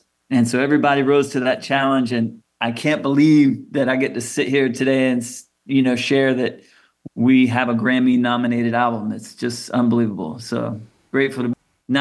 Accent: the South, United States; some of which I knew well as a kid and heard growing up in the South

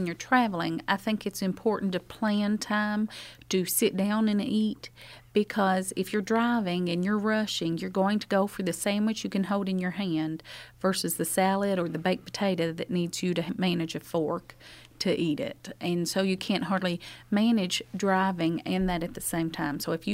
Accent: Cumberland, Kentucky, United States; in the town I grew up in Cumberland, in Harlan County, there wasn't a fitness center, you know.

